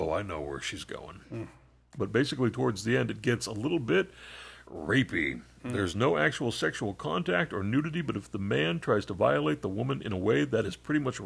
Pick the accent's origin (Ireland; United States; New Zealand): New Zealand; I'm 19, and I am from New Zealand.